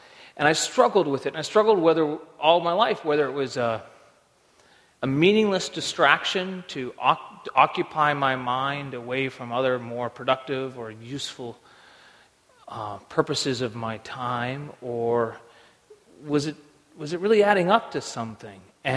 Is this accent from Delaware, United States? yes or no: no; Seattle, Washington, United States; Normally, Ashley gets to talk first, since this is my hometown.